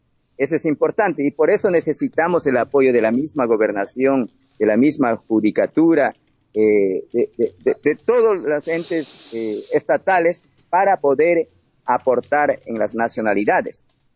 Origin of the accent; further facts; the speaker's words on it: Ecuador; y no solo dejar de a los partidos políticos, sino también como ciudadanos ecuatorianos.